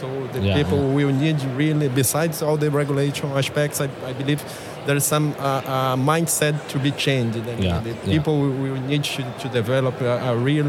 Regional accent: Salvador, Bahia, Brazil; also born or lived in Rio de Janeiro; I was born in Rio. I grew up in Salvador. All sea sides.

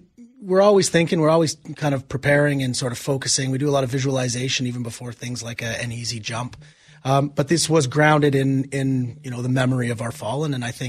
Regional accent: Canada; And again, I'm from Canada.

